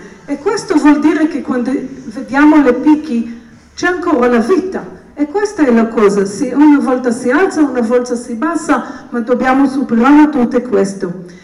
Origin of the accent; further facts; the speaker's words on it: Israel; Italian is a second language; siamo cresciuti tutti noi in Israele